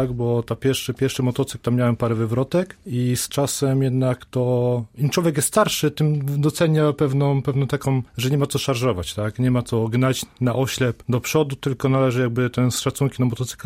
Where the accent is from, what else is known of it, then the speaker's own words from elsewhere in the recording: Kuyavian-Pomeranian Voivodeship, Poland; Ja pochodzę ze wsi na Kujawach.